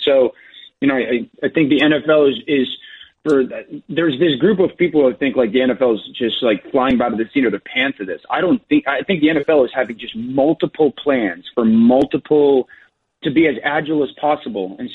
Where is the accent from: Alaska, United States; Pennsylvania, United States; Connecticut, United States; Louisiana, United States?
Connecticut, United States; My sophomore year of high school, I grew up in Connecticut. And there's a pocket of Connecticut that's got some pretty good, decent high school football for Connecticut, known as the Valley. That's where I'm from.